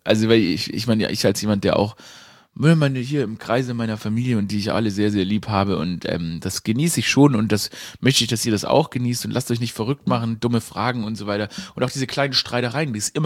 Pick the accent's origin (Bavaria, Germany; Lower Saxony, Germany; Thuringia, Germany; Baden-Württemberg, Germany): Baden-Württemberg, Germany; Stuttgart; nicht als Schwabe, also nicht als so ein Stadtschwabe, ich bin ja in Stuttgart aufgewachsen